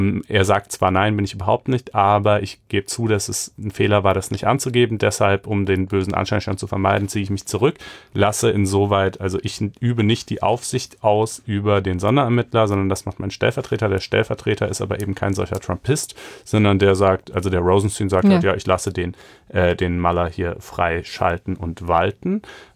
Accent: Germany; ich kannte die überhaupt nicht bis eben, aber ich bin ja auch in Deutschland groß geworden.

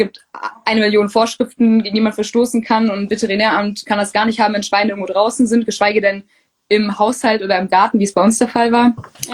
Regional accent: North Rhine-Westphalia, Germany; ich komme mega ländlich aus Münsterland

